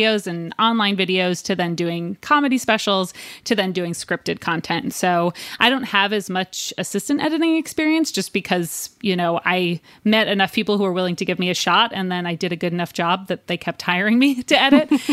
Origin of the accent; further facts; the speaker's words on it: New Jersey, United States; We're both from New Jersey, both come from religious families.